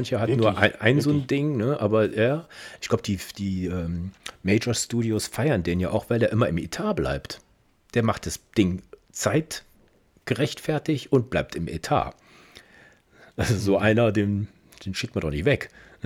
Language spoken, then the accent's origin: German; Kempen, North Rhine-Westphalia, Germany; Ich meine, ich komme ja aus Kempen, ne?